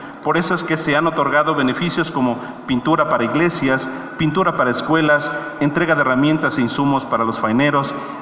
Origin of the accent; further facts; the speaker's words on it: Jalacingo, Veracruz, Mexico; Aprovecharé este tiempo que Dios y el pueblo de Jalacingo me dio para servirle a mi tierra.